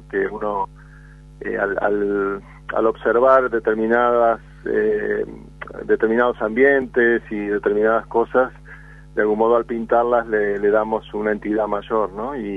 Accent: Concordia, Entre Ríos, Argentina; also born or lived in Santa Fe; now in Madrid, Spain; nací en Santa Fe, pasé mi primera infancia en esa ciudad y luego crecí en la ciudad de Concordia, en Entre Ríos.

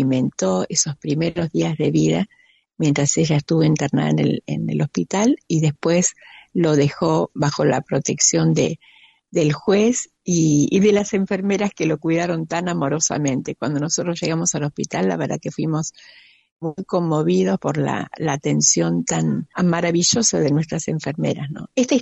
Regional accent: Buenos Aires, Argentina; now in Villa Regina, Argentina; Nosotros somos de Buenos Aires, pero estamos aquí en Villa Regina, en Río Negro, hace ya 30 y algo de años, ya no me acuerdo, 37 años creo.

